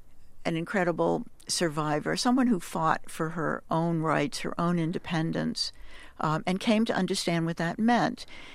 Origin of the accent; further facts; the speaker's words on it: Boston, Massachusetts, United States; I mean, I think Boston, I'm a Bostonian. I grew up in Boston.